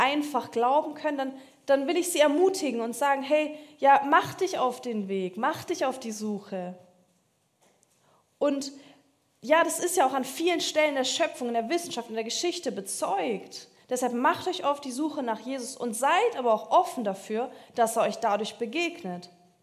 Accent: Baltic coast, Germany; Da war ich in meiner Heimat an der Ostsee

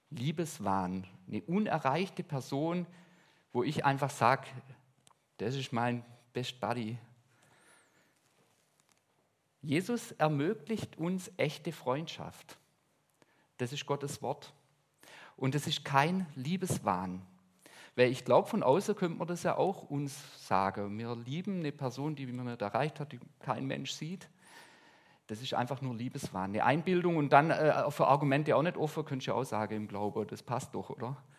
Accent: Villingen-Schwenningen, Baden-Württemberg, Germany; Deutscher Nationalspieler, der kommt aus meiner Heimat, der ist in Villingen-Schwenningen geboren

